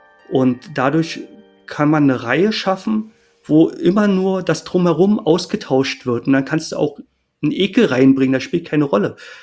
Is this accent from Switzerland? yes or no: no; Berlin, Germany; für mich als Berliner